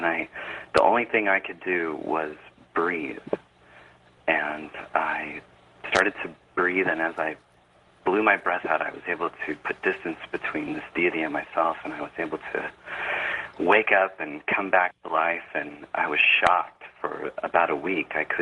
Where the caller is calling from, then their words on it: San Francisco, California, United States; Hi, San Francisco.